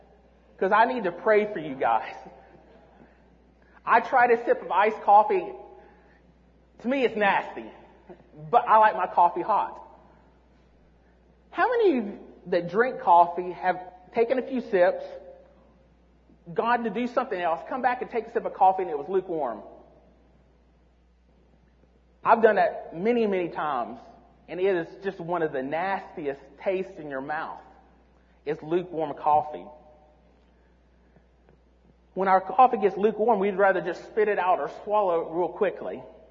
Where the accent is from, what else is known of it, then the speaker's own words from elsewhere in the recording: Tennessee, United States; And I grew up in Tennessee, so you don't know any of them.